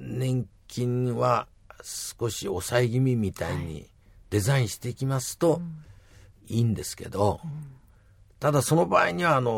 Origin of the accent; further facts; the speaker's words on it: Yamagata, Japan; 私も山形県の庄内平野ですから、